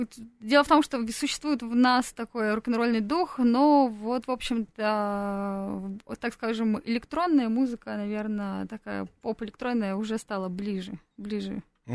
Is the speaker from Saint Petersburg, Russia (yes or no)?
no; Krasnoturinsk, Sverdlovsk Oblast, Russia; Я из Краснотуринска. Оттуда нужно же еще доехать.